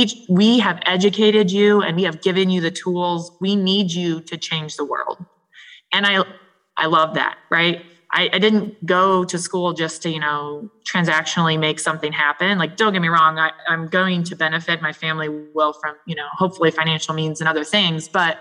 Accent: Midwest, United States; now in Texas, United States; I'm from the Midwest, and snow is not a scary thing, but in Texas it is a scary thing for sure.

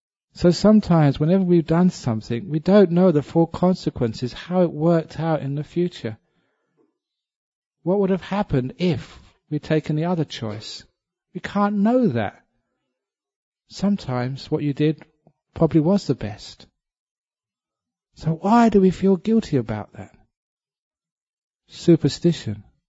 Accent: England, United Kingdom; when I was growing up in England

